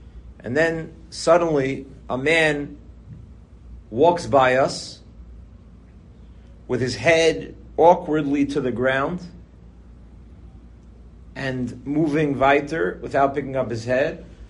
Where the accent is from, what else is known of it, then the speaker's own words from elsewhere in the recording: Tel Aviv, Tel Aviv District, Israel; I'm originally not from here. I'm from Tel Aviv.